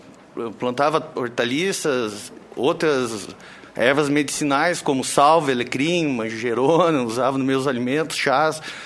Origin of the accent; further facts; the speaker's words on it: Porto Alegre, Rio Grande do Sul, Brazil; eu vim de Porto Alegre para compartilhar com vocês uma experiência